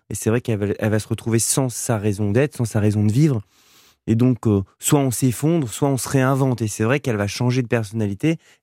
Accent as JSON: {"language": "French", "town": "Paris", "region": "Île-de-France", "country": "France", "tie": "born or raised there", "said": "Mes grands-parents étaient à Perpignan, mais c'est vrai que voilà, moi, je suis né à Paris, j'ai toujours vécu."}